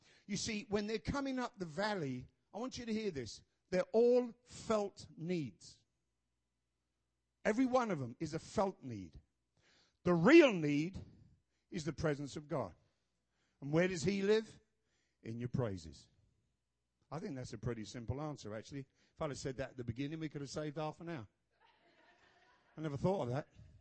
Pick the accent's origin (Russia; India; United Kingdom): United Kingdom; England; born there; I was born in England. I'm reticent.